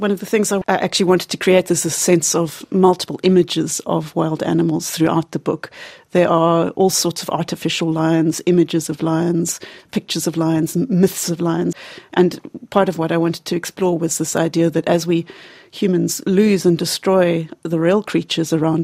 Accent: Cape Town, Western Cape, South Africa; Cape Town, which is my hometown in South Africa.

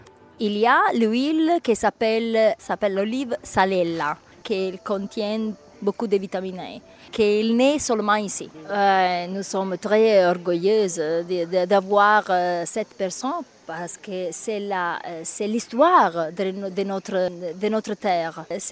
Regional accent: Pioppi, Campania, Italy; French is a second language; je viens de Pioppi et j'ai 46 ans.

